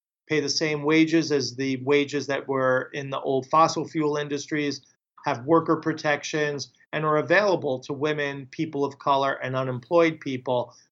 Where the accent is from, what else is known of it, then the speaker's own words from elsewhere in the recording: New York, United States; An example, I'm from New York.